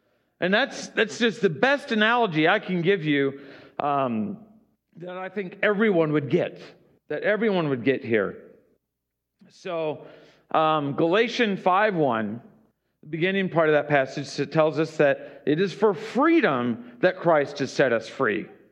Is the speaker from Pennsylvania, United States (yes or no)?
no; New Orleans, Louisiana, United States; You know, I grew up in New Orleans, and down in New Orleans, everyone knows about Mardi Gras.